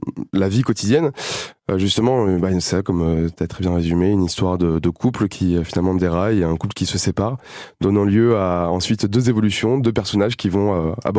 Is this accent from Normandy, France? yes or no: yes; Normandy, France; en tant que vrai Normand et vrai amoureux de la Normandie